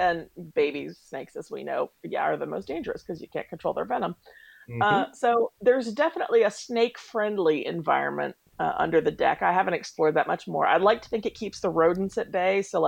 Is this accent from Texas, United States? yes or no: no; Tennessee, United States; So that takes away, that takes away one huge pest that I grew up with in Tennessee.